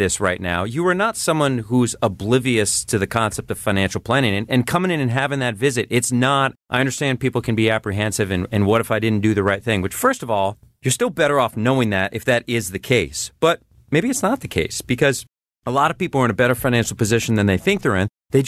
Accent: Durham, Connecticut, United States; And I grew up in Durham. The Durham Fair is here, and you can't beat that.

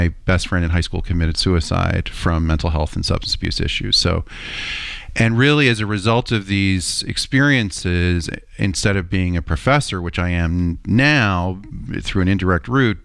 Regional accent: Middletown, United States; So the story behind that for me personally is I grew up in Middletown.

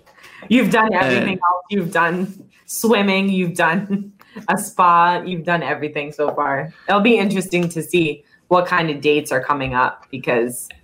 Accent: Massachusetts, United States; I knew it was Brendan is because he's from Massachusetts and I'm from Massachusetts.

